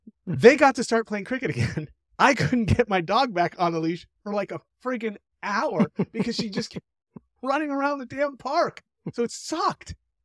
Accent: United States; I've never played cricket, because after all, I'm American.

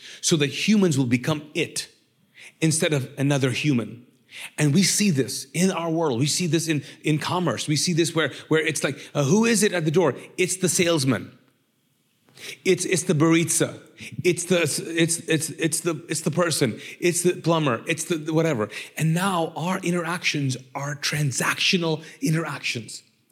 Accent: Kuwait; I grew up in the Middle East and I grew up in not like poor Middle East. I grew up in Kuwait, which is one of the most richest countries in the world.

